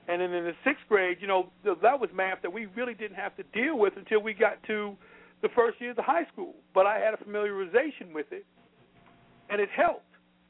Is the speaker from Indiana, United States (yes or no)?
no; South Bronx, New York, United States; When I was growing up in the South Bronx, I was in District 8.